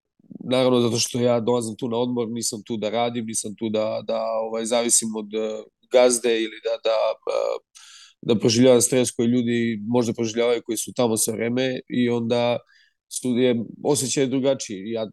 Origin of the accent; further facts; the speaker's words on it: Lajkovac, Kolubara District, Serbia; Ja se sećam svega najboljeg iz mog detinjstva, iz Lajkovca